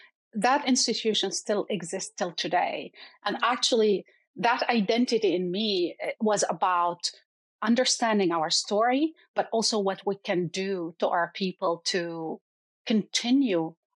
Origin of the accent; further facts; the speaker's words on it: East Jerusalem, Jerusalem, Palestine; I grew up in East Jerusalem under military occupation.